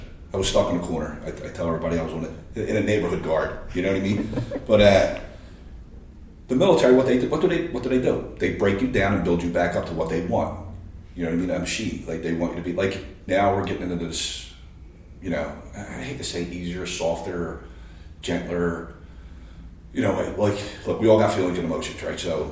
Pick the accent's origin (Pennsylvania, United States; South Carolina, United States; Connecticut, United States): Pennsylvania, United States; Kensington; I'm a Polack from Kensington with a GED.